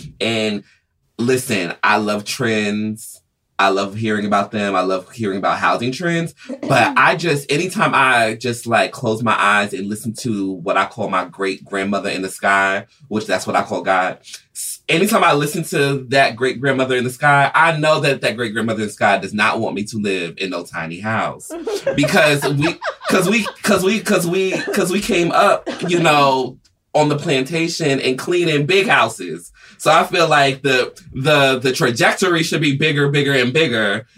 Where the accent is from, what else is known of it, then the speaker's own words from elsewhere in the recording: Atlanta, Georgia, United States; Like, I grew up in Atlanta, and knowing that most of the rentals are being used for Airbnbs now